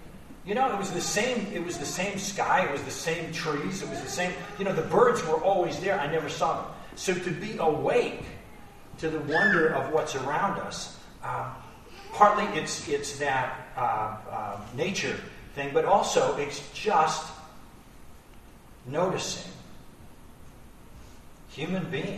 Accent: Cape Cod, Massachusetts, United States; You know, I grew up on Cape Cod

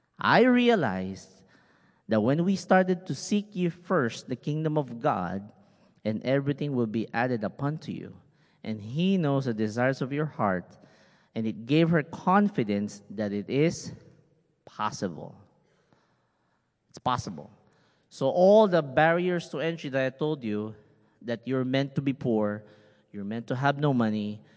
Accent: Philippines; English is a second language; How does it feel, because I'm Filipino, you know, feel.

